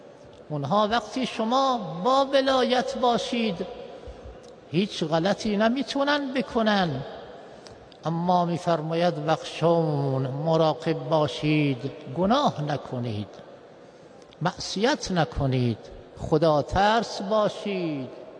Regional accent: Iran; هر کس ما را به عنوان یک ایرانی می دید

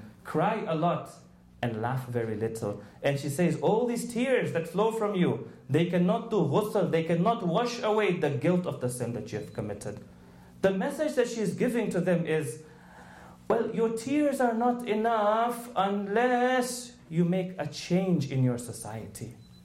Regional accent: Canada; It is our right as Canadian citizens to speak the truth. It's our right as Canadian citizens to protest. It's our right as Canadian citizens to demand change from the government.

